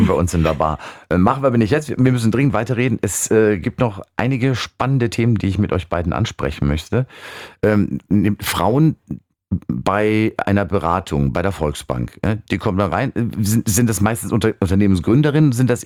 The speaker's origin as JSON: {"language": "German", "region": "Bavaria", "country": "Germany", "said": "ich bin als Bayer"}